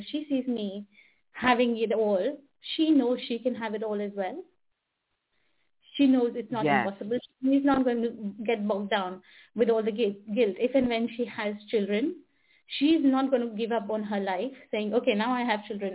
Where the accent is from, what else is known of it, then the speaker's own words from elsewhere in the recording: India; English is a second language; as you can probably even hear it in my accent, I'm originally from India.